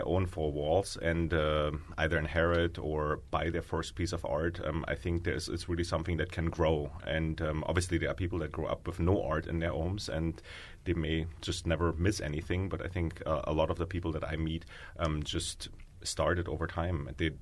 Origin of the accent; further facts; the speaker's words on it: East Berlin, Berlin, Germany; English is a second language; I grew up in East Berlin, in East Germany, behind the wall.